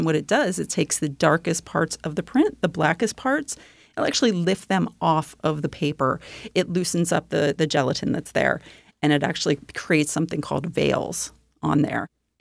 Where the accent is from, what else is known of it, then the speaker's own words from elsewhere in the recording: East Coast, United States; I've been here for 8.5 years. I came from the East Coast.